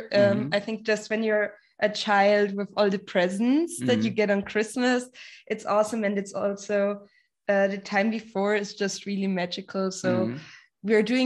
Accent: Munich, Bavaria, Germany; I grew up in Germany, more specifically in the southwest, so in Munich.

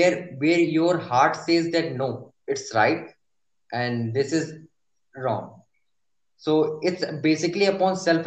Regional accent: India; Hey listeners … I'm from India.

